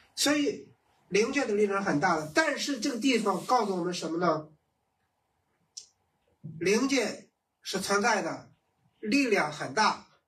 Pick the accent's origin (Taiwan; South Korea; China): China; Shandong; 我们老家呢是山东，